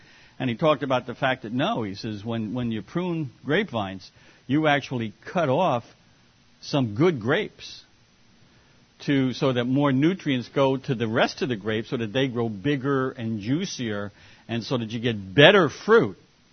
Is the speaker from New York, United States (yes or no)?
yes; New York, United States; Well, look, I was born in New York City. I grew up here on Long Island, which was suburban, not really rural. I knew nothing about farming.